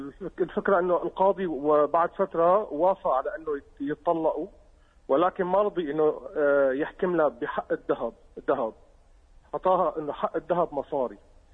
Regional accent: Syria; يعني إحنا عندنا بسوريا في فرق عملة بين سنة وسنة،

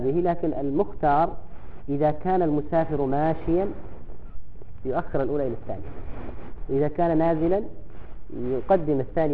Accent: Yemen; نحن عندنا في اليمن الناس في كثير من الأماكن ربما يؤذنون العشاء بعد أذان المغرب بساعة

